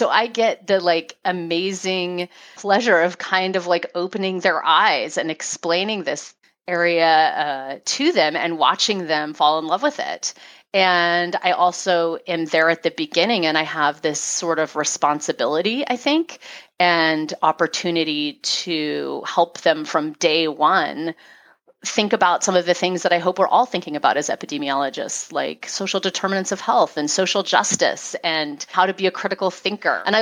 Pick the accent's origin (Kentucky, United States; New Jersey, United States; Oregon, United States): Oregon, United States; moving back to Oregon. We're both from Oregon.